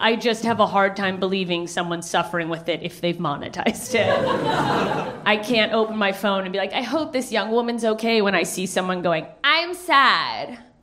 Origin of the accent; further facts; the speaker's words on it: Alaska, United States; Trust me, I grew up in Alaska. We have four guys for every girl.